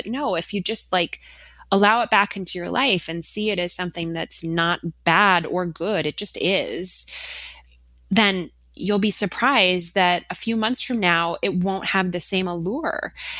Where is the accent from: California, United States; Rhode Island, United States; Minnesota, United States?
Minnesota, United States; I haven't, although I am from Minnesota.